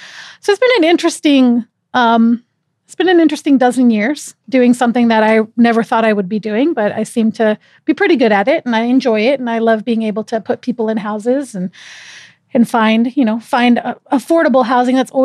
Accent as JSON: {"language": "English", "region": "Washington", "country": "United States", "said": "I know. I'm from Washington State. Mm-hmm. I see the sun for 3 days a year."}